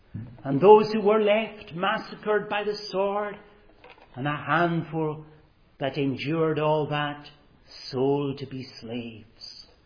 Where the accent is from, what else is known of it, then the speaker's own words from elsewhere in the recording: Stornoway, Scotland, United Kingdom; When I was a little boy growing up in Stornoway in the island of Lewis, my parents kept hens.